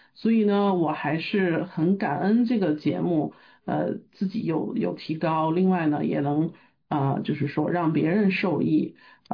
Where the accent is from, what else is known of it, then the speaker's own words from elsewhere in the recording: Xi'an, Shaanxi, China; moved away as an adult; now in United States; 我是来自中国西安，来美国已经30年了啊，已经过了30年